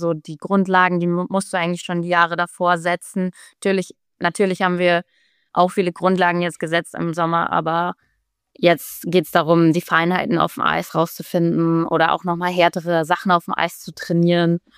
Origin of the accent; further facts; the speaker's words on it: Berlin, Germany; Ich komme aus Berlin